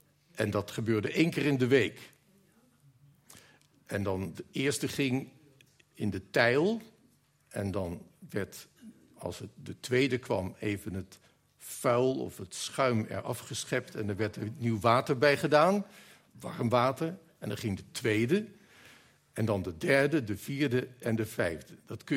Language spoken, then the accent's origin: Dutch; Scheveningen, South Holland, Netherlands; Ik kom uit Scheveningen, op de eigen grens van Den Haag en Scheveningen. Daar heb ik tot mijn 30ste jaar gewoond.